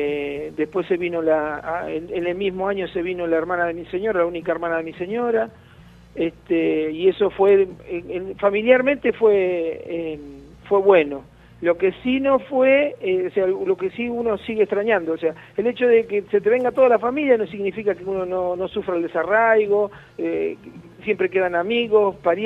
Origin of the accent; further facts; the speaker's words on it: Lanús, Buenos Aires Province, Argentina; Yo soy originario de Lanús, y estaba, después que me casé me fui a vivir a Banfield, cerquita de Lanús.